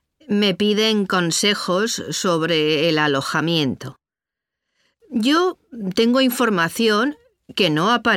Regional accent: Spain; Tengo 80 años y soy española.

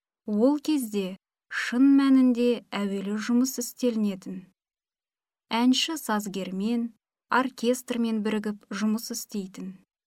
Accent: Zhetysai, Turkistan Region, Kazakhstan; Мен оңтүстік Қазақстан облысы Жетісай қаласында туып өскенмін. Орта мектепте орысша оқыдым.

